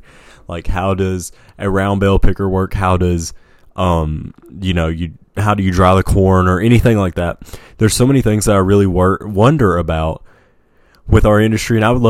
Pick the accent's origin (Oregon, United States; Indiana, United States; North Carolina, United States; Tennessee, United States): Tennessee, United States; Nutbush is where … was born. I grew up in Haywood County. And there's a farm out there that I used to go to all the time.